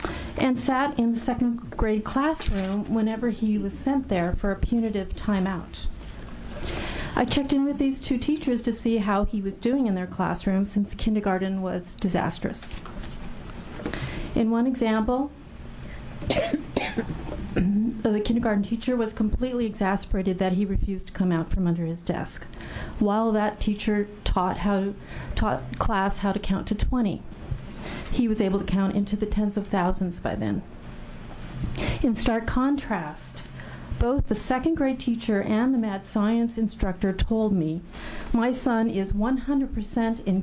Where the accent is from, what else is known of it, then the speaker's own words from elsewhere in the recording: Portland, United States; I'm from Portland.